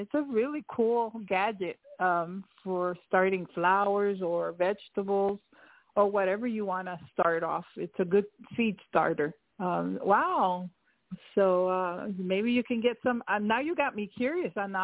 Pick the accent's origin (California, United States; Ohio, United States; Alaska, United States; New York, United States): New York, United States; Well, I'm from New York. I'm not there.